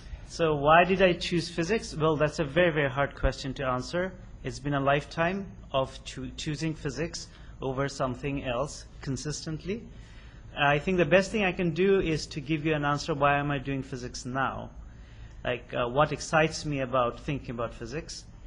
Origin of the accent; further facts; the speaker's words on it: Nigeria; I'm from Nigeria, of course.